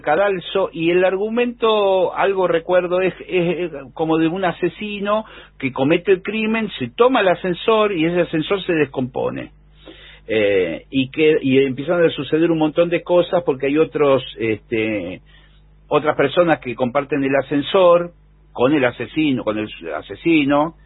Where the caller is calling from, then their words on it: Mar del Plata, Buenos Aires Province, Argentina; de Mar del Plata.